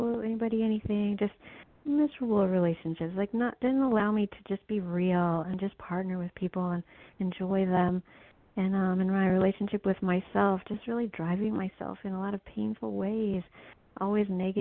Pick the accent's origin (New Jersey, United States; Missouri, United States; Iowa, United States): Missouri, United States; I'm from Missouri.